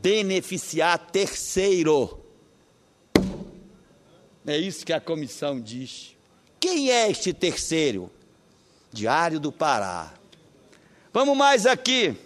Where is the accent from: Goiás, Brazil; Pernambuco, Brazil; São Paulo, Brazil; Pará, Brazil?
Pará, Brazil; Lá na minha terra, no Marajó, a gente diz assim, é muita cara de pau.